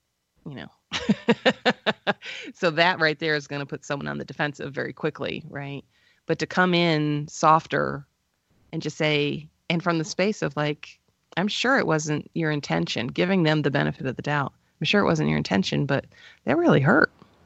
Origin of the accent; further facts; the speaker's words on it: Northeast, United States; I am from the Northeast, and everyone who lives in the Northeast of this country lives in sarcasm.